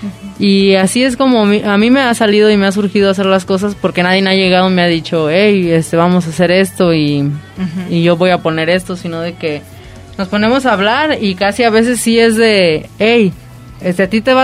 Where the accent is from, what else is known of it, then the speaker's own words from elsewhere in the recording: Ocotlán, Jalisco, Mexico; Sí, yo soy de aquí, de Ocotlán.